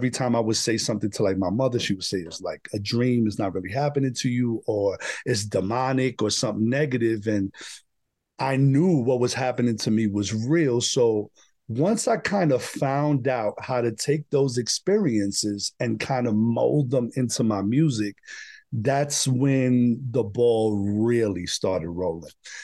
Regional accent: Bronx, New York, United States; I mean, being born and raised in the Bronx and in the neighborhoods that I was being brought up in, it wasn't really any other kind of music but the gangster, hardcore hip hop.

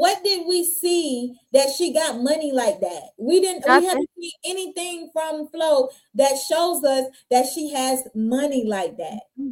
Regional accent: Florida, United States; But I'm saying that because I'm from Florida and I used to go to Miami to get my hair done.

